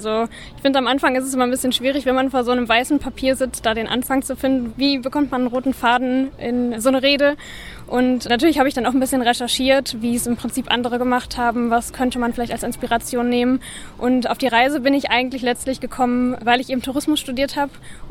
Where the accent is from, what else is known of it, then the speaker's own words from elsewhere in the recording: North Rhine-Westphalia, Germany; weil es die Nähe zu meiner Heimat ist, also ich komme gebürtig aus dem Sauerland